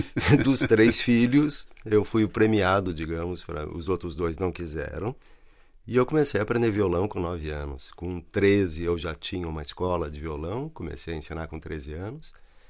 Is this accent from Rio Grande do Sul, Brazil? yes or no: yes; Porto Alegre, Rio Grande do Sul, Brazil; born there; Nasci na cidade, nasci em Porto Alegre, não era de campanha, de fronteira, né?